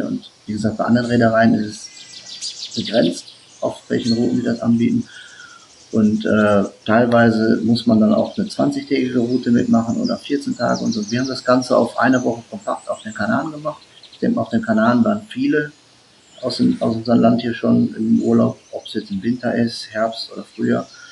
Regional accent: Essen, North Rhine-Westphalia, Germany; Ich komme aus Essen

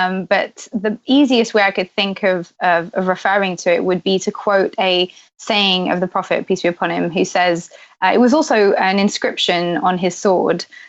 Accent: London, United Kingdom; I was born in Camden in London. I grew up in at the heart of multicultural London, at the height of multiculturalism

